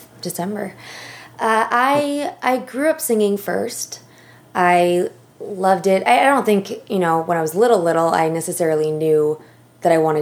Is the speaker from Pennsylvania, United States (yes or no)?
no; Sacramento, California, United States; Plus, I'm from Sacramento, and there are performing arts outlets, but it's not a huge, you know, industry in Sacramento.